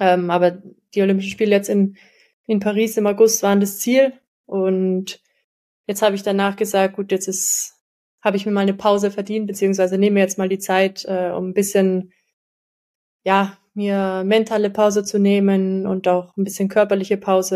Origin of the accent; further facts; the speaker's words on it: Germany; ich als Deutsche habe halt dann natürlich die deutschen News auf dem Handy